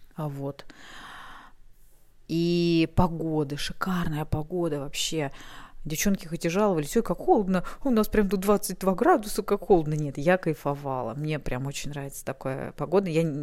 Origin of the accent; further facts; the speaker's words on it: Russia; Ну, я из России, поэтому у нас это было всегда с 13 века, поэтому это не ново для меня было.